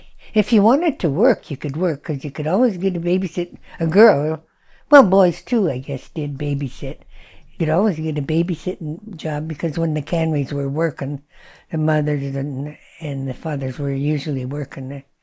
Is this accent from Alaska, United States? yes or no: yes; Fairbanks, Alaska, United States; also born or lived in McGrath; Yeah, I was born in McGrath, yeah. And grew up till I was about 3, 4, 5 years old. And then we went and moved to Fairbanks because they had to go to school.